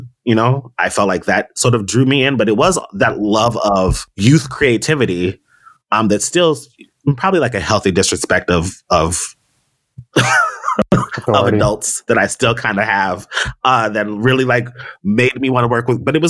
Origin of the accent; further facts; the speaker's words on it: Nashville, Tennessee, United States; I grew up in Nashville. They have record labels there.